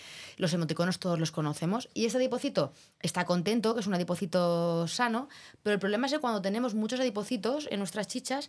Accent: Cuenca, Castilla-La Mancha, Spain; Yo soy de Cuenca.

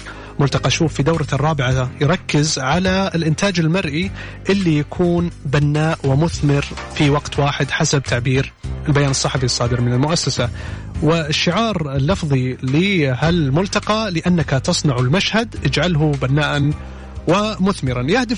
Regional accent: Saudi Arabia; نحن في السعودية

